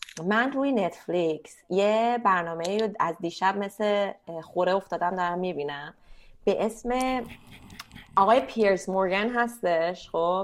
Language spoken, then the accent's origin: Persian; Iran; moved away; من وقتی که از ایران اومدم بیرون اوایلش خیلی دوستای خارجکیم به هم میگفتن تو چقدر گارد میگیری